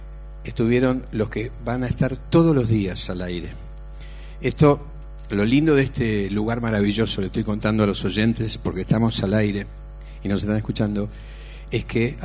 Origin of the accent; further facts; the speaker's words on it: Argentina; born there; Esa es la Argentina donde yo nací y donde nacimos todos.